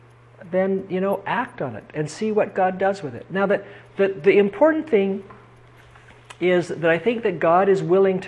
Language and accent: English; Canada; I'm Canadian. I'm proud of my country.